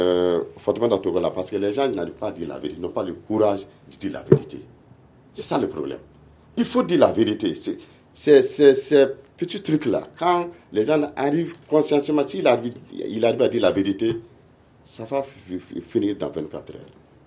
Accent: Banyangara, Mopti, Mali; Moi, je suis de Banyangara. Je maîtrise mieux Banyangara que Douanza.

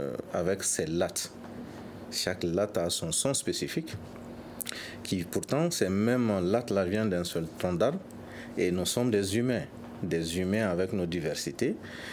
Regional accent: Zeguedougou, Sikasso, Mali; Puisque moi, je viens de Zeguedougou

